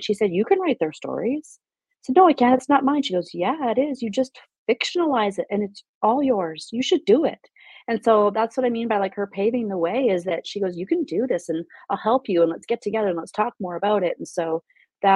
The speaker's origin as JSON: {"language": "English", "country": "Canada", "moved": "yes", "lives_now": "United States", "said": "So first of all, I'm not from Alaska. I'm from Canada, actually, which is drastically different as far as setting is concerned, but I did grow up in a city. So I came to Alaska in 99"}